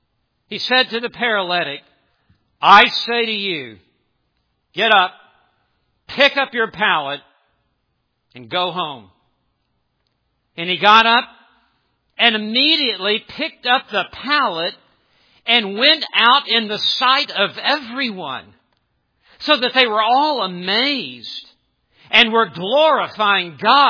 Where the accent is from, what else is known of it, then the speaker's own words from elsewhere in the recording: Memphis, Tennessee, United States; I grew up in Memphis, Tennessee, very close to Second Presbyterian Church